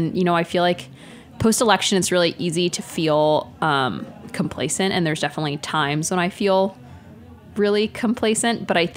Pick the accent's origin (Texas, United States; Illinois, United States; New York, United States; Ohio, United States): Texas, United States; didn't think about the fact that I was from Texas and that I could make political change.